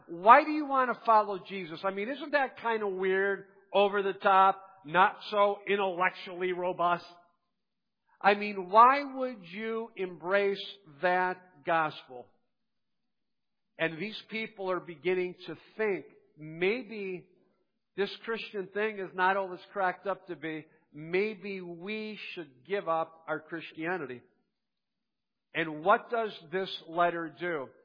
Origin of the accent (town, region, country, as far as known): Ohio, United States; born or raised there